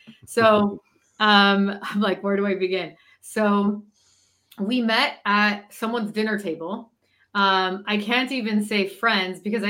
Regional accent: California, United States; also born or lived in Israel; now in New York, United States; No, I'm originally from California.

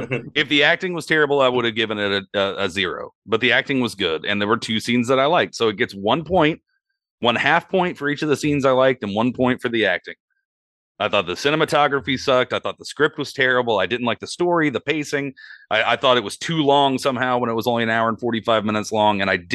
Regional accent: Midwest, United States; I'm from the Midwest. I know how we think.

